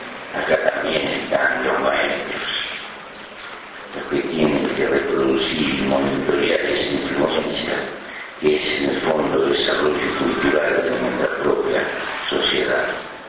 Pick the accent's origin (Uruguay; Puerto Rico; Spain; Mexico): Uruguay; somos embajadores del Uruguay